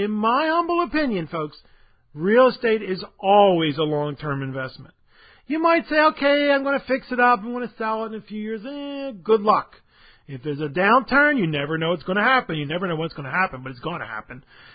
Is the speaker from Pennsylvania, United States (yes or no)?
yes; Philadelphia, Pennsylvania, United States; I'm from Philadelphia, and I tell you, folks, the weather is evil there.